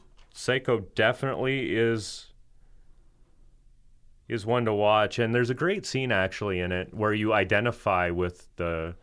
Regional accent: Stratford, Ontario, Canada; I'm from a small town or small city. I'm from Stratford, Ontario, a nice picturesque city, right?

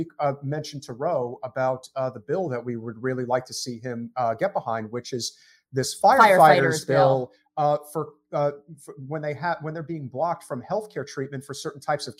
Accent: Brooklyn, New York, United States; I can't talk. I'm from Brooklyn.

